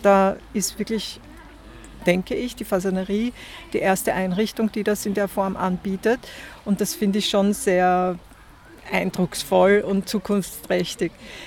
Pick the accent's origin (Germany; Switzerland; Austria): Austria; Vienna; ich bin ja in Wien aufgewachsen